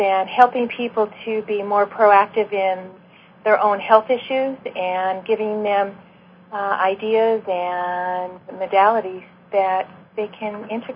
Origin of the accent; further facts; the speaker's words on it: Lake Tahoe, Nevada, United States; I am from Lake Tahoe on the Nevada side, and I'm absolutely thrilled to be here.